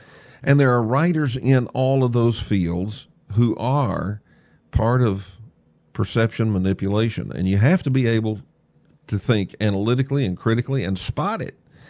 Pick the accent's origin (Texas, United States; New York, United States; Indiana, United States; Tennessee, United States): Texas, United States; accent: Texas; And I said, yes, I'm from Texas. How could you tell? Because I was speaking Serbian. But he could hear Texas accent in my Serbian speech.